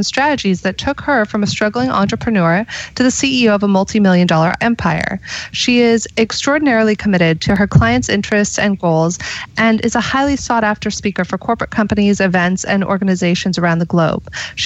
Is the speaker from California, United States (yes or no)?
yes; California, United States; I'm born and raised in California myself